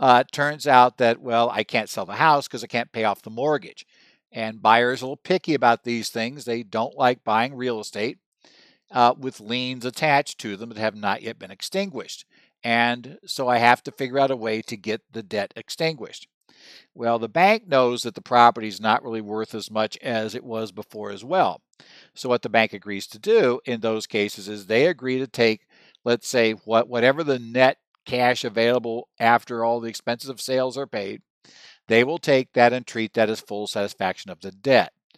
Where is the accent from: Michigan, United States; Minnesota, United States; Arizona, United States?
Arizona, United States; My home state here of Arizona probably has the broadest general purpose anti-deficiency statute.